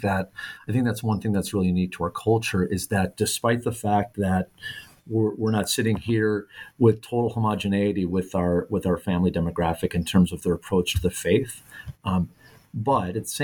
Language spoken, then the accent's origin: English; Chicago, Illinois, United States; moved away; and I'm from Chicago, so coming out here about 10 years ago